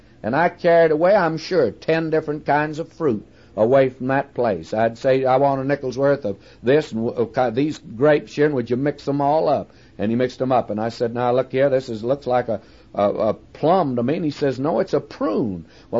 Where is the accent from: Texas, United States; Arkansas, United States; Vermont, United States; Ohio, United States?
Texas, United States; now in California, United States; I came from Texas, friends, where if you had a few peaches in summertime, well, you did pretty well, and a few pecans in the fall, you did all right.